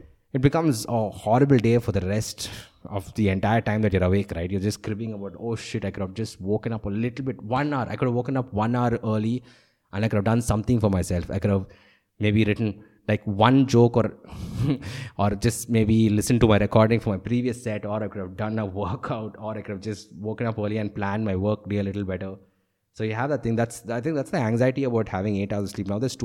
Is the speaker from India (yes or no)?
yes; Chennai, Tamil Nadu, India; you know, I'm from Chennai, right? And my family obviously moved to Bangalore.